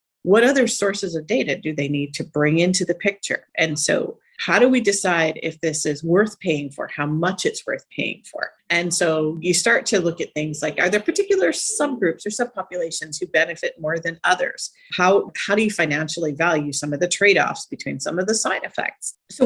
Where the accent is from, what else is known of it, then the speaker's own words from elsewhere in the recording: Canada; I'm actually Canadian.